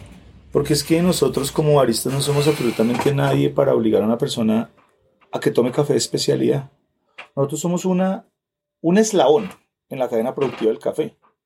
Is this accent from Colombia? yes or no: yes; Colombia; tenemos que convencernos nosotros del potencial que nosotros tenemos como colombianos.